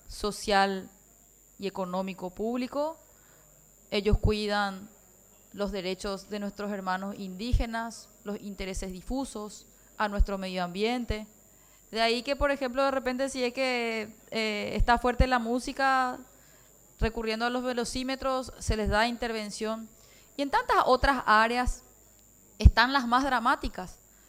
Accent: Paraguay; en segundo término, como paraguaya que espera una acción eficaz

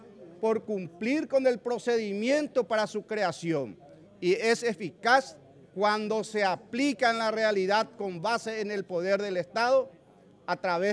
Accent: Paraguay; Nosotros, como paraguayos comprometidos con el Estado de Derecho, con la plena vigencia de la Carta Fundamental de la República y de las leyes

